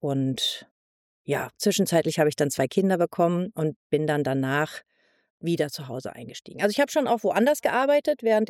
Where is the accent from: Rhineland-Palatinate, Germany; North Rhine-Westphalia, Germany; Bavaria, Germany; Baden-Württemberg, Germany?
North Rhine-Westphalia, Germany; Soest; born there; Ich komme gebürtig aus Soest, aus Nordrhein-Westfalen.